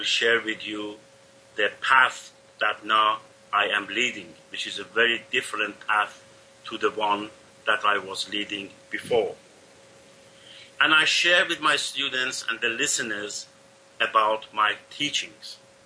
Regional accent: Coventry, West Midlands, United Kingdom; Greetings from Coventry, my hometown in United Kingdom.

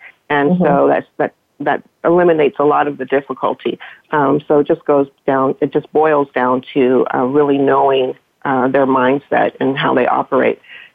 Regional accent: Los Angeles, California, United States; moved away as an adult; now in Atlanta, United States; I moved from Los Angeles to Atlanta. And coming from Los Angeles, and I'm assuming coming from Los Angeles, people just associated me with the entertainment and luxury arena.

